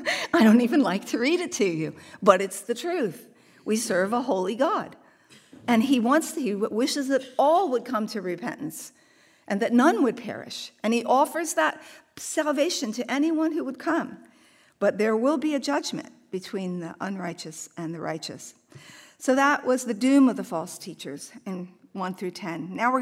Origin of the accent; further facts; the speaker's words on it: Hawaii, United States; moved away as an adult; now in California, United States; We sold his truck back when we were 22 years old. We came from Hawaii. We sold his truck in Hawaii so that we could pay for a wedding in San Diego.